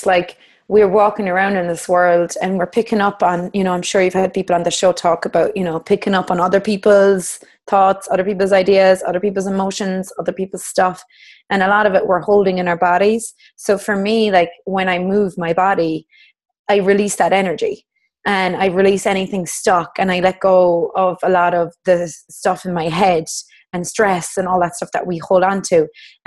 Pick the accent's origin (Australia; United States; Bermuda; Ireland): Ireland; Cork, Munster; moved away as an adult; I'm from Ireland. Yeah. I'm from Cork down south. I'm Irish born and bred and moved here 4 years ago. 4 years in October.